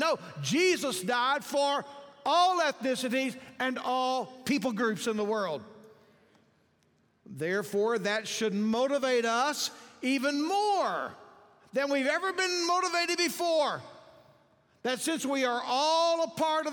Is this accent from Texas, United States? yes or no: yes; Yoakum, Texas, United States; when He raised me in Yoakum, Texas? I mean, how many of you like to tell people where you're from? I'm from Yoakum.